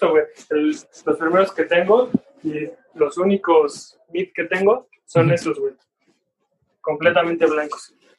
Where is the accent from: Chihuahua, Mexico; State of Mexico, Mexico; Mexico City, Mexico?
State of Mexico, Mexico; Ciudad Nezahualcóyotl; Yo soy de acá de Neza